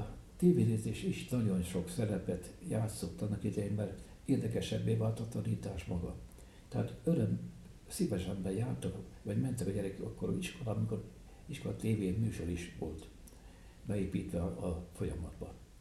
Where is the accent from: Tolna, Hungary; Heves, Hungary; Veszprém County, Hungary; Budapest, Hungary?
Heves, Hungary; Eger; Eger az én szülőhazám, nem csak azért azt születtem, de nekem a mindent jelenti. Az összes város közül számos helyen voltam, de nekem mindig Eget jelentette az, ahová szívesen mentem haza.